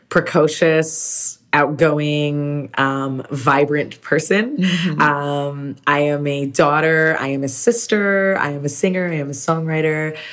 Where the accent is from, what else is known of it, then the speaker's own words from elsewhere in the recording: Toronto, Ontario, Canada; moved away; also born or lived in New York / Los Angeles / Florida; You know, I'm from Toronto originally. I've been blessed to live in New York, Los Angeles, Florida, just many different places.